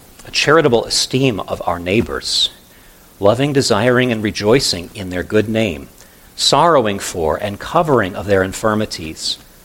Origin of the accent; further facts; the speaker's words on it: United States; This is one of my big concerns as an American, but also as a pastor.